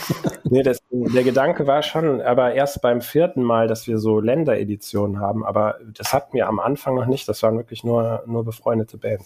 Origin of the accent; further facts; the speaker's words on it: Cologne, North Rhine-Westphalia, Germany; ich komme aus Köln-Sürth, da gab es eine evangelische Gemeinde, Pfarrer Warnecke.